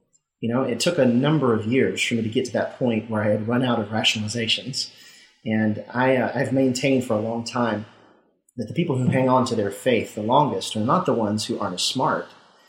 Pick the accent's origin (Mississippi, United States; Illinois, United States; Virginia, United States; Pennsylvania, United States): Mississippi, United States; Well, I grew up in Mississippi and was a Southern Baptist. So my background is very, very evangelical. And I grew up in a mega church